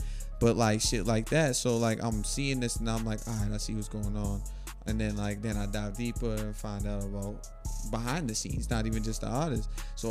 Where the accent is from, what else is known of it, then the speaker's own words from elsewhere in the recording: Lynn, Massachusetts, United States; So like I'm from Lynn, so I got to study what's going on. So I was watching the Boston scene.